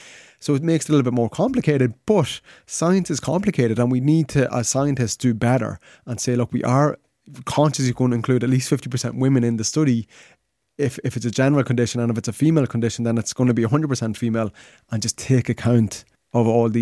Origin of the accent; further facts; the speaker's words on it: Dundalk, Leinster, Ireland; recently I was just contacted a girl from my hometown, Dundalk